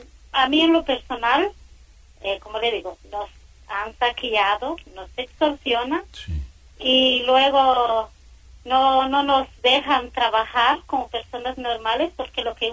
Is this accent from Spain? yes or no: no; Guatemala; realmente yo soy originaria de Guatemala, soy indígena maya, o maya indígena, yo hablo cachiquel